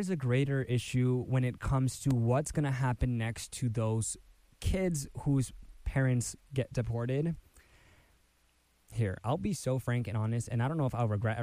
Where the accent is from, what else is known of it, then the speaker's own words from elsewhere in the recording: United States; born there; And although I was born in the States, my parents had to come to the United States.